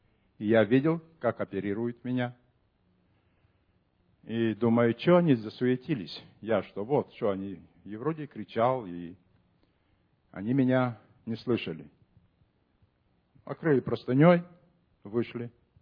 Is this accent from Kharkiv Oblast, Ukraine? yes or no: no; Kotovsk, Odesa Oblast, Ukraine; Сам я с Украины, с Одессы. Одесская область, Котовск. Жена с Молдавии.